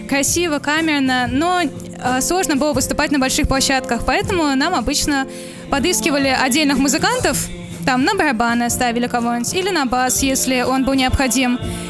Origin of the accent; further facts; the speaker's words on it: Bashkortostan, Russia; Дело в том, что мы приехали из Башкортостана, столица Башкортостан, поэтому...